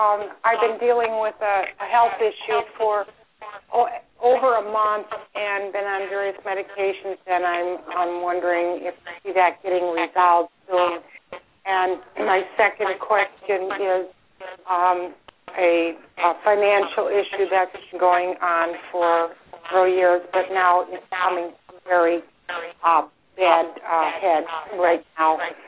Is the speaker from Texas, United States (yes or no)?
no; Buffalo, New York, United States; born there; now in Florida, United States; Yeah, well, originally I was born in Buffalo, New York